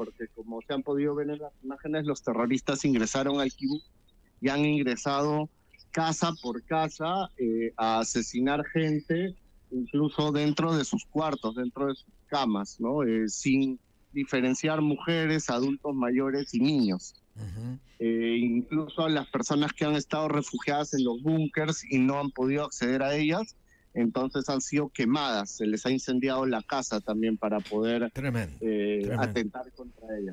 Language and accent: Spanish; Peru; nosotros hemos estado, yo y mi familia, en Perú. Nosotros somos naturales de Perú.